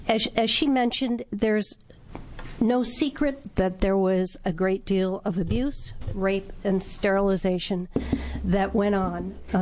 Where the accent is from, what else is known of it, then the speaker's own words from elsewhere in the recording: Eugene, Oregon, United States; I'm from Eugene, Oregon.